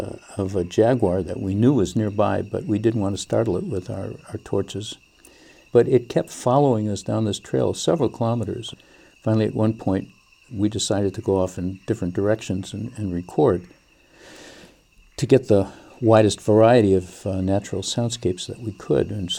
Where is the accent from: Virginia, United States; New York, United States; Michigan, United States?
Michigan, United States; Detroit; I grew up in Detroit. And for punishment, my parents would send me to my tiny room in the back of our small house.